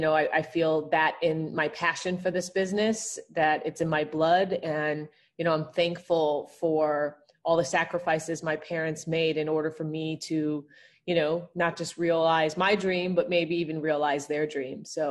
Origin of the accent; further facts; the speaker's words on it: Evanston, Illinois, United States; So, I grew up in Evanston, Chicagoland area during the 90s.